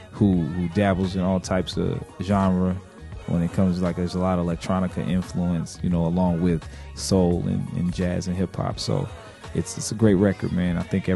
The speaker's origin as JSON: {"language": "English", "town": "Topeka", "region": "Kansas", "country": "United States", "said": "I'm from Topeka"}